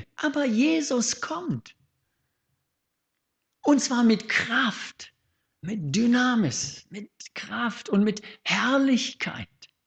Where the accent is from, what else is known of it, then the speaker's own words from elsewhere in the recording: South Africa; in Deutschland gibt es Fernsehen, bei uns in Südafrika gab es das nicht, bis 1974.